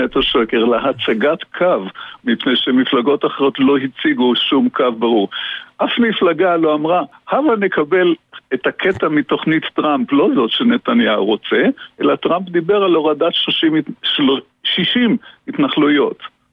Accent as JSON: {"language": "Hebrew", "town": "Jerusalem", "region": "Jerusalem District", "country": "Israel", "lives_now": "Ness Ziona, Israel", "said": "אני ירושלמי בגדלות נס ציונה"}